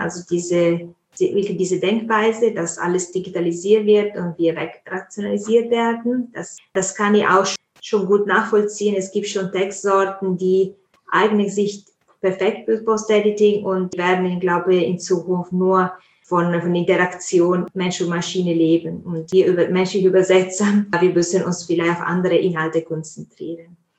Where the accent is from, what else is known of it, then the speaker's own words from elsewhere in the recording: Italy; German is a second language; now in Munich, Germany; ich komme ursprünglich aus Italien. Ich bin Übersetzerin, Posteditorin